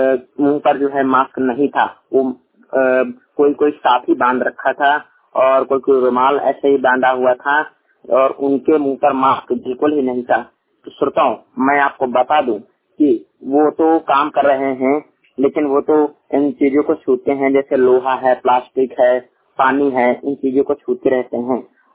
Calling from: Banda, Uttar Pradesh, India; श्रमिक वाणी रिपोर्टर जिला बांदा उत्तर प्रदेश से।

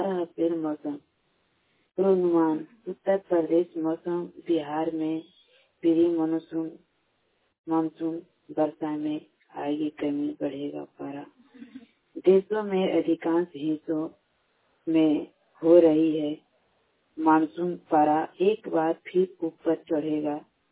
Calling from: Bhagwan, Uttar Pradesh, India; राम जलाऊं जिला के भगवान का निवासी हूँ।

